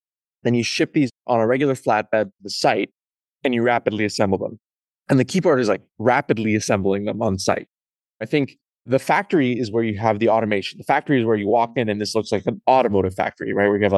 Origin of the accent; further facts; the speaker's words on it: Canada; I grew up in Canada